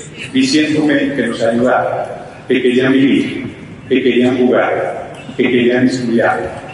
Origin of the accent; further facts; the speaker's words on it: Mexico; Vengo de México, un país mayoritariamente católico. Yo soy parte de una minoría, soy ateo.